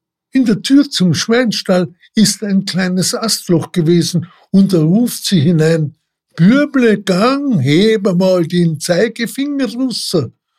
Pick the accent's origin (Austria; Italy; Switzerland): Austria; Vorarlberg; Ich bin Vorarlberger und möchte euch unsere verschiedenen Dialekte ein bisschen näher bringen.